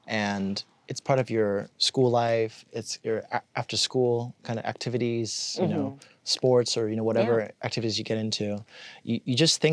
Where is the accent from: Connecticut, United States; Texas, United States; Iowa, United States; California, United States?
California, United States; I think that's partially why a lot of us who maybe are born and raised in California or have spent significant time in this state often say we're from California.